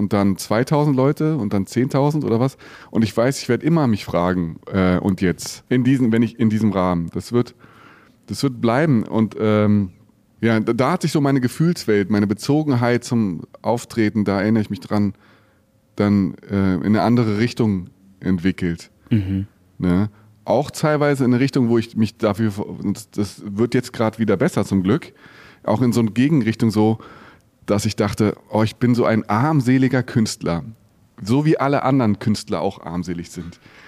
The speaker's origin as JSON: {"language": "German", "region": "Berlin", "country": "Germany", "tie": "born or raised there", "said": "in der Philharmonie Berlin zu spielen, also in einem der schönsten Häuser meiner Heimatstadt."}